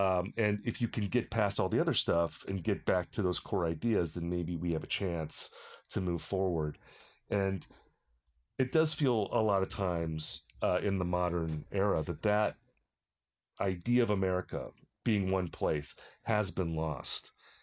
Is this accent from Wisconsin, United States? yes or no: yes; Wisconsin, United States; And growing up in Wisconsin, you're very aware of that feeling, you know, at that time.